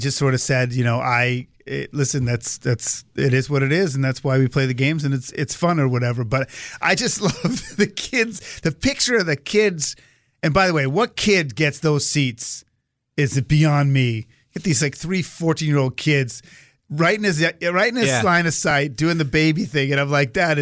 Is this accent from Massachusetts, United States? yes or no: yes; Swampscott, Massachusetts, United States; I grew up in Swampscott, Massachusetts, and I didn't know Loomis from from the Looney Tunes.